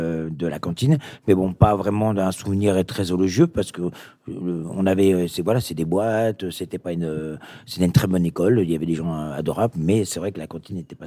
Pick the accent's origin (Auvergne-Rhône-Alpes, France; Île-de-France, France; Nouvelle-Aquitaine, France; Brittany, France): Brittany, France; Quiberon; moi, je suis breton, donc on a toujours ce caramel façon chichi, quelque part. Les chichis, c'est chez nous, à Quiberon